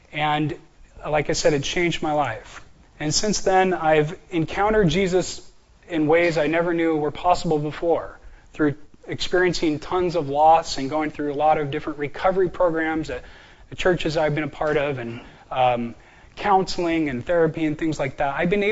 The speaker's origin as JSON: {"language": "English", "town": "Rialto", "region": "California", "country": "United States", "lives_now": "Irvine, United States", "said": "I live in Irvine here. I'm from Rialto, California, the beautiful area of San Bernardino County."}